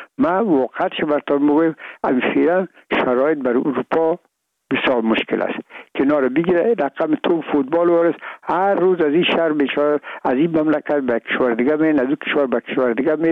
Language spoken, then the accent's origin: Persian; Afghanistan; میگم ما افغان هستیم